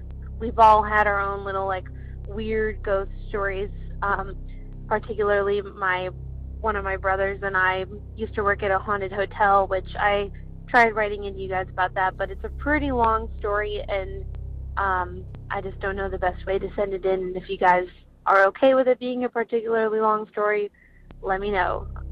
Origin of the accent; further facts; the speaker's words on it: Midwest, United States; we go, like, we're from the Midwest, and we'll go to like the East Coast